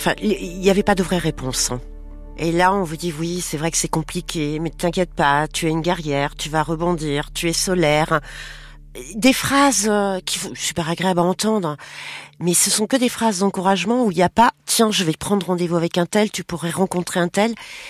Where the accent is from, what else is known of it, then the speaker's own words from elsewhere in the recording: Brittany, France; born there; moved away as an adult; Je suis née en Bretagne. Après mon bac, j'ai passé un BTS tourisme à Brest où je m'ennuyais profondément. Donc j'ai quitté la France pour partir en Angleterre.